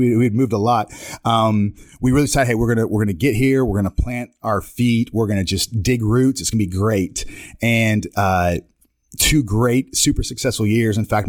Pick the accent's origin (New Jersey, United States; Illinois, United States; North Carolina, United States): North Carolina, United States; I grew up in the Southeast, like we talked about, North Carolina